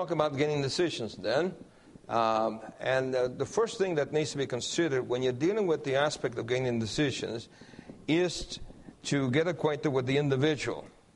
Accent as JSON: {"language": "English", "country": "Guam", "said": "I said, well, I'm from Guam also."}